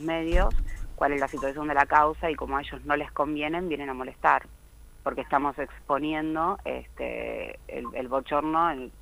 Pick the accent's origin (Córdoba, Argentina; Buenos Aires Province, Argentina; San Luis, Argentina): Buenos Aires Province, Argentina; yo vengo de la provincia de Buenos Aires